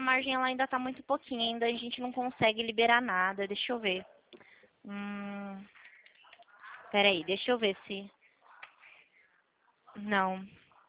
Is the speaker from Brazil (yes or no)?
yes; Presidente Prudente, São Paulo, Brazil; Eu sou de Presidente Prudente, São Paulo. É no interior.